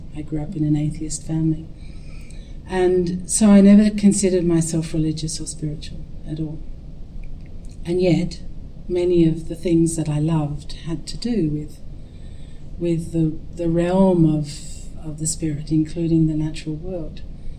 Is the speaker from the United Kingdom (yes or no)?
no; Australia; because I'm an Aussie, and Aussies are not into hierarchies in that way.